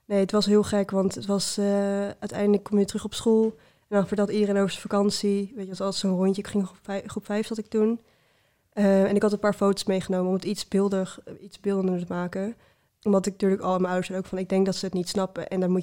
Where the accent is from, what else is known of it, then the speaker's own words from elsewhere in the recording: Utrecht, Netherlands; Ja, ik weet nog heel goed, ik kom uit Utrecht.